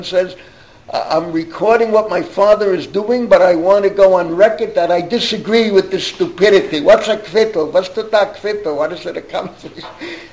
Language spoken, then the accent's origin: English; New York City, New York, United States; I grew up in the Bronx.